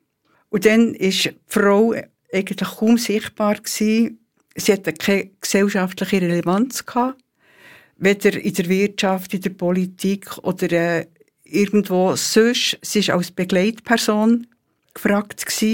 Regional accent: Bern, Switzerland; als Bernerin und überhaupt als Sportliebhaberin

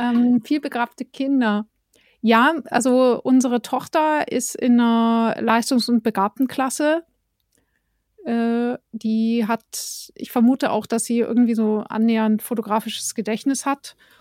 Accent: Bavaria, Germany; moved away; Also ich komme ja aus Bayern. Ich denke, ich bin aber jetzt in Ostdeutschland

